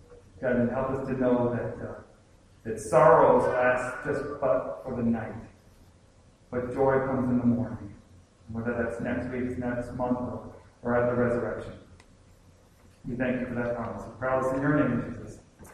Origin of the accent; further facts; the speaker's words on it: Michigan, United States; I said, oh, yeah, we're not from here. We're from Michigan.